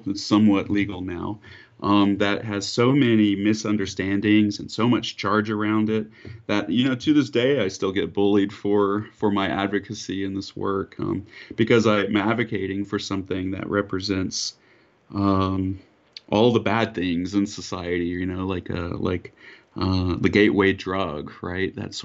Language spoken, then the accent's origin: English; Arkansas, United States; growing up in Arkansas, being very conscious of like the race issues there, but not maybe having the words for it